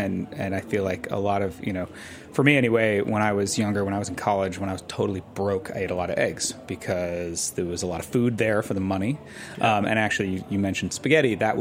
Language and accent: English; New York, United States; The other egg dish that comes to my mind growing up in New York, actually, is what we used to call Leo eggs.